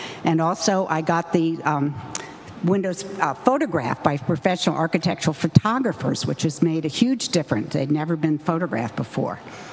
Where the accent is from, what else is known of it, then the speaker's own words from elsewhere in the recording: United States; I'm not a medieval scholar. I'm American, and modern art is my subject